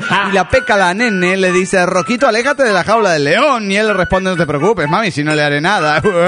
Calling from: Bahía Blanca, Buenos Aires Province, Argentina; de Bahía Blanca … Argentina.

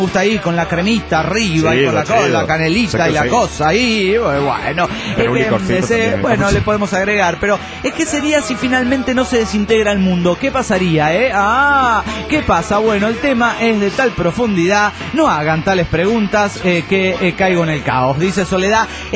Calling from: Yokohama, Kanagawa, Japan; Yokohama, Japón.

